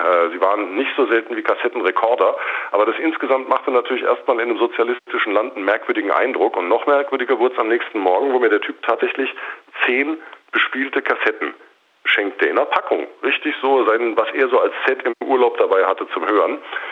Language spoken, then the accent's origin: German; West Germany, Germany; Ich muss dazu sagen, ich bin Westdeutscher.